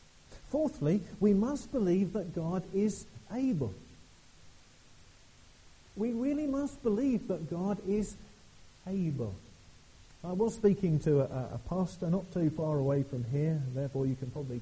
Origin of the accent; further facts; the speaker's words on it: East of England, United Kingdom; I come from Suffolk, as most of you will know, and a lot of our little churches in Suffolk are finding it very, very difficult.